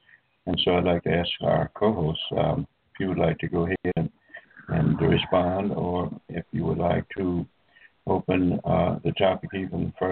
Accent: Tuskegee, Alabama, United States; And one of the things that I learned early on growing up in Tuskegee at the university there is that the core of a good education is God consciousness.

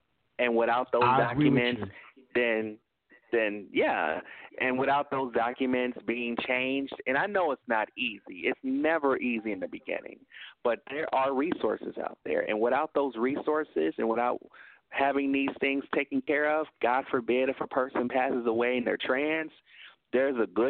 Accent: Tennessee, United States; Let me tell you, I'm not from Illinois. I'm from Tennessee.

